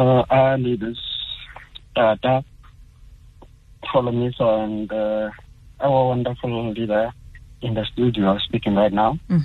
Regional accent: South Africa; ANC has failed us as the people of South Africa, as a South African community in general?

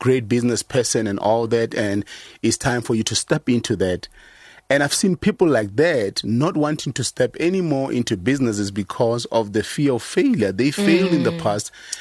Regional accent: Mokopane, Limpopo, South Africa; I was born in Limpopo in a small town called Mukopani. Mm-hmm. A township called Makhwelereng. So I'm from actually Makhwelereng.

